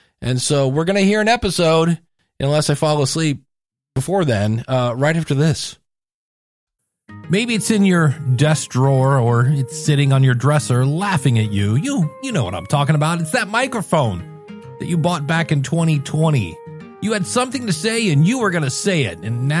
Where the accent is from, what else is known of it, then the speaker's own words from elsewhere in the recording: Akron, Ohio, United States; Yay, I'm from Akron, Ohio.